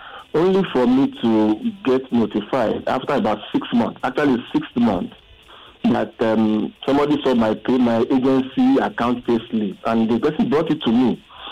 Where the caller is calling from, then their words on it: Lagos, Nigeria; I'm calling from Lagos.